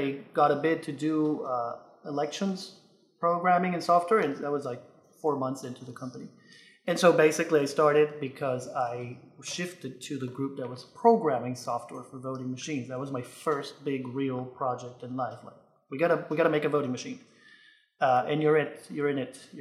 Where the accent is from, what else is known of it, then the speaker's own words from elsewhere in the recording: Venezuela; also born or lived in Pennsylvania, United States; I was born a long time ago in Pennsylvania. life happened. I grew up in Venezuela. My parents are Venezuelans. I went to college there. I got married there.